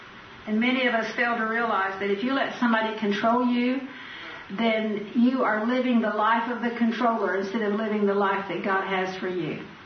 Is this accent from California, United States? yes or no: no; San Antonio, Texas, United States; And I grew up in San Antonio, and they didn't have the beautiful birds like they have in East Texas.